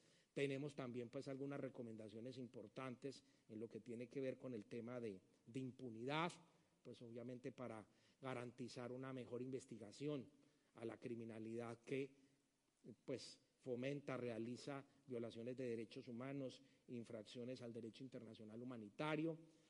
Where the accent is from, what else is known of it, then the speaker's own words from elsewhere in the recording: Colombia; como colombianos tenemos toda la legitimidad para precisamente decir que el paradigma de la lucha contra el narcotráfico debe cambiar